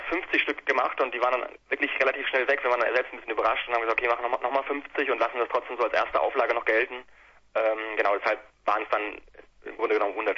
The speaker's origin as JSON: {"language": "German", "town": "Bamberg", "region": "Bavaria", "country": "Germany", "lives_now": "Erlangen, Germany", "said": "Wir kommen aus Bamberg und ich persönlich lebe, wohne in Erlangen."}